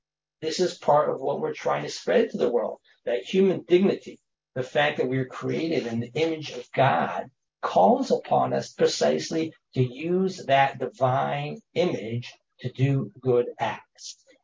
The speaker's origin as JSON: {"language": "English", "region": "Texas", "country": "United States", "tie": "born or raised there", "said": "I grew up in Texas. So I don't know if any of the Texans here, but, you know, in Texas, it's not very hard to buy a gun."}